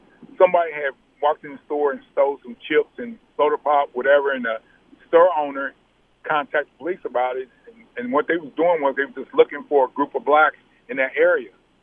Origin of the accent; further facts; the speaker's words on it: Kansas City, Missouri, United States; I grew up in inner city. I grew up in Kansas City. I grew up at 3112 Chestnut.